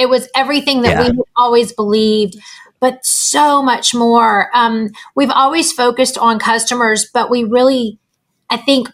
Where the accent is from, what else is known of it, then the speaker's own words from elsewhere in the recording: Louisiana, United States; Just that little something extra that I'm from Louisiana. It's called Lanyap.